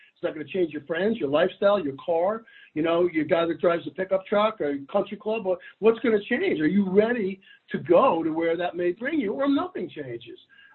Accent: Ridgefield, Connecticut, United States; I grew up in Richfield, Connecticut, Fairfield County, and my mother's still there.

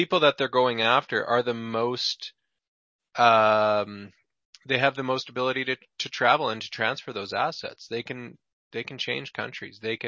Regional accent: Canada; We are a highly taxed populace though in Canada relative to the U.S.

